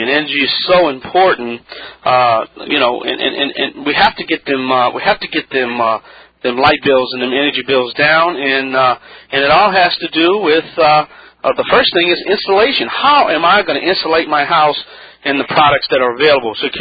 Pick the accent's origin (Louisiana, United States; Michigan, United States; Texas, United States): Louisiana, United States; accent: Cajun; from the Bayou Land